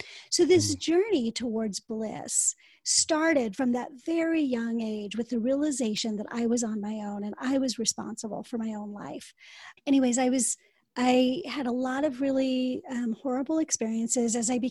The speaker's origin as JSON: {"language": "English", "country": "United States", "tie": "born there", "said": "But I was born in a place that I would say is very white America. So I'm Indian."}